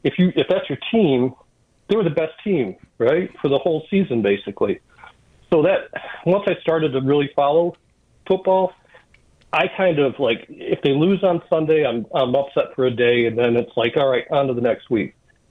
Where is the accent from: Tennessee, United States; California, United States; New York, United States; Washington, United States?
New York, United States; So I grew up in Western New York in, you know, the 90s, graduated in 94.